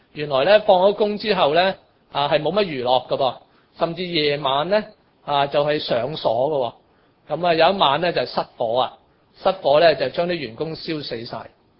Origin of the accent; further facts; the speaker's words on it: Hong Kong; 我哋香港人